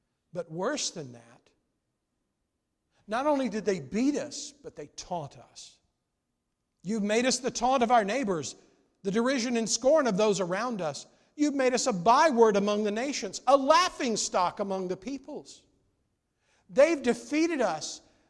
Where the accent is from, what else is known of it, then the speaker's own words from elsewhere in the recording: South Carolina, United States; I grew up in South Carolina. Whenever there was ice in South Carolina, you'd stay inside the house